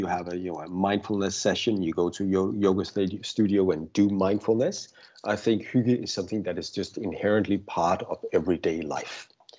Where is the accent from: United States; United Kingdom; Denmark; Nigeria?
Denmark; first language Danish; English is a second language; Danish is my first language and English is my second.